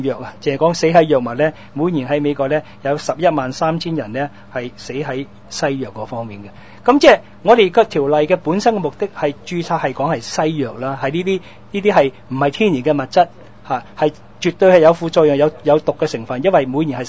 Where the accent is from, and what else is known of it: Hong Kong